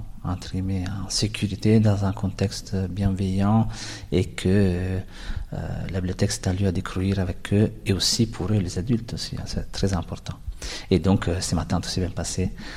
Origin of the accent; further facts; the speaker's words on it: Italy; Oui, en effet, je suis italien.